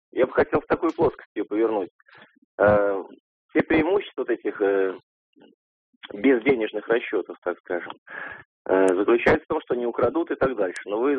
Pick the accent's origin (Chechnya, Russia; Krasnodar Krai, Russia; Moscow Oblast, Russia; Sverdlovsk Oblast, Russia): Moscow Oblast, Russia; Domodedovo; я из Домодедова.